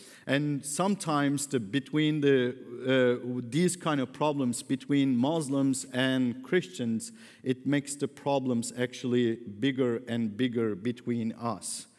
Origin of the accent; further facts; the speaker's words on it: Turkey; English is a second language; Yes, I'm from Turkey.